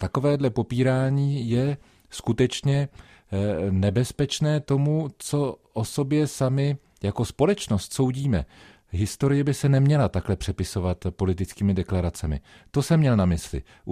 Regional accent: Prague, Czechia; Já jsem Pražák od narození a řekl bych, že vodou vlastně křtěný. To znamená, tady jsem chodil do školy, tady jsem studoval, tady mám celou řadu adres

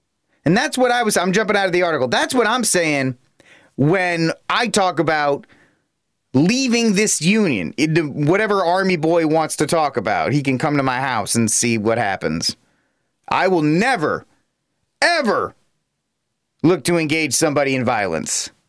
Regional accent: Rhode Island, United States; now in Texas, United States; I, as a man in Texas, have to fund abortions in California and Oregon, in my home state of Rhode Island

